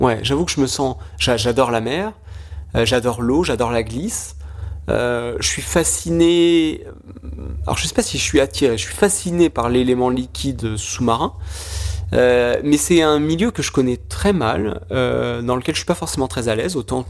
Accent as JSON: {"language": "French", "region": "Nouvelle-Aquitaine", "country": "France", "tie": "born or raised there", "said": "même si je suis originaire des Charentes"}